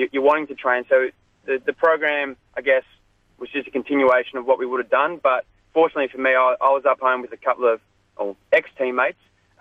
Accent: Corowa, New South Wales, Australia; Yeah, well, I'm from Corowa, so that's up in the Murray River.

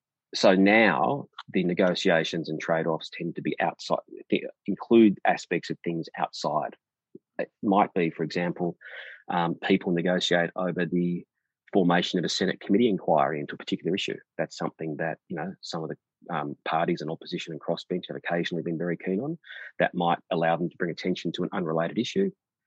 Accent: Victoria, Australia; my home state of Victoria

